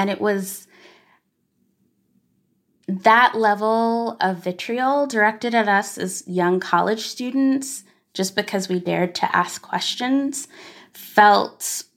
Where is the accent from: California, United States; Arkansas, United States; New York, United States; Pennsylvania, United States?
Arkansas, United States; one that felt familiar, you know, as a Black girl growing up in Arkansas.